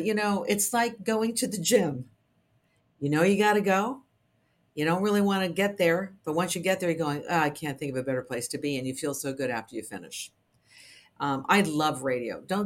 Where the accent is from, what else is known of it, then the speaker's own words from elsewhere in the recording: Pittsburgh, Pennsylvania, United States; also born or lived in Edmonton, Canada; I was brought up in Pittsburgh, Pennsylvania. I am Canadian, born in Edmonton. They waited till I was born Canadian before they moved to Pittsburgh